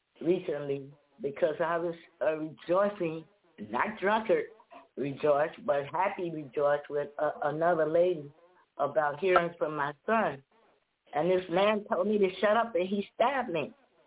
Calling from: Chicago, Illinois, United States

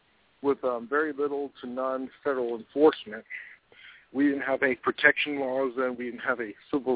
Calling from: San Antonio, Texas, United States; I'm calling from San Antonio.

